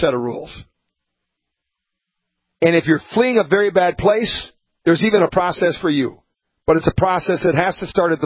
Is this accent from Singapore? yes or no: no; Honduras; now in United States; So, yeah, I'm from Honduras, but if I'm there, my jokes would be, you know, talking to the cows